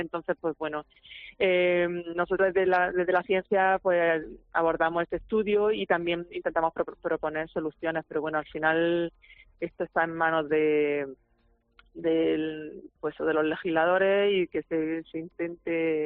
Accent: Almería, Andalusia, Spain; also born or lived in Málaga; pues nací en Málaga, muy pegada al mar y luego también pues me he criado en Almería, entonces pues eso, he amado al mar desde chica

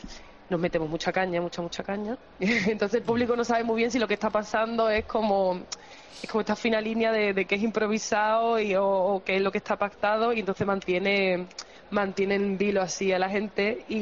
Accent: Dos Hermanas, Andalusia, Spain; Bueno, nosotros somos sevillanas, bueno, … es de Zaragoza, pero creció en Sevilla y yo también, en dos hermanas.

